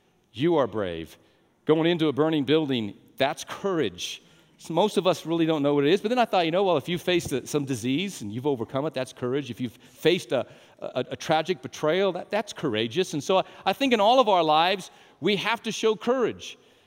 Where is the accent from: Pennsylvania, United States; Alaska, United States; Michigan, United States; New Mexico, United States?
New Mexico, United States; Albuquerque; I was raised in Albuquerque. Schools in Albuquerque were quite tough back then.